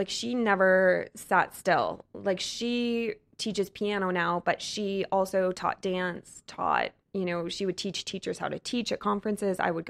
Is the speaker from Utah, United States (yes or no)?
yes; Utah, United States; born there; also born or lived in London / Colorado / Wisconsin / Chicago; now in Los Angeles, United States; I was born in Utah, then moved to London, and then to Colorado, then Wisconsin, went to school in Chicago, and then I moved out here.